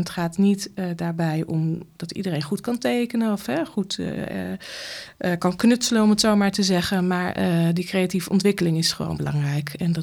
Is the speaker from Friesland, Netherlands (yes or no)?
yes; Friesland, Netherlands; Ik ben opgegroeid in Tarlo. Daar ben ik geboren. Op de boerderij grootgebracht. Ik ben uiteindelijk in Leeuwarden naar school gegaan.